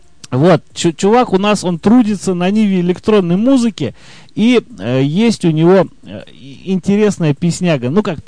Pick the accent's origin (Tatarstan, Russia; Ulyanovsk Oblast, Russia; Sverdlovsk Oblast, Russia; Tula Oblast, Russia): Tula Oblast, Russia; Tula; moved away; когда я только уехал из Тулы на север, и периодически у меня случалось, я напивался там, в 2000 километрах от родного города, и просыпался утром дома в Туле.